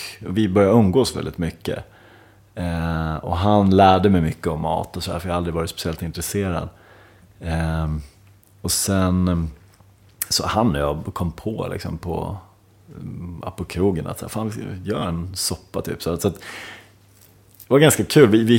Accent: Ludvika, Dalarna County, Sweden; also born or lived in Stockholm / Norrtälje; Sen flyttade vi runt lite grann till olika små orter, inte i Dalarna. Så jag hamnade i Dalarna först när jag var 5 år.

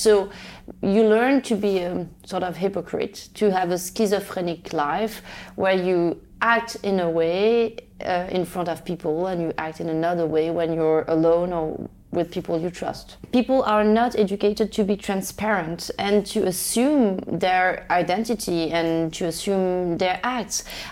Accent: Rabat, Rabat-Salé-Kénitra, Morocco; I grew up in Rabat, the capital of Morocco.

